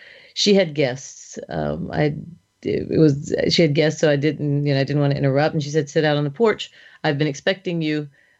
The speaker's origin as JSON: {"language": "English", "country": "United States", "lives_now": "Germany", "said": "It's expected of American opera singers that at some point in our career we go to Europe."}